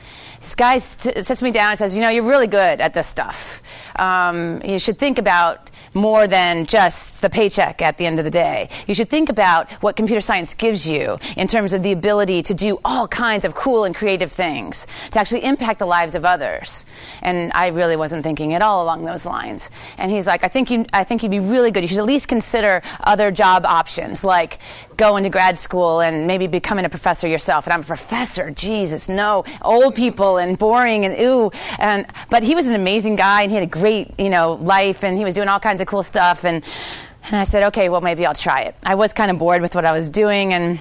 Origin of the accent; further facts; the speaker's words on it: Indiana, United States; I grew up in the Midwest, in a very rural part of the world, on a farm in Indiana.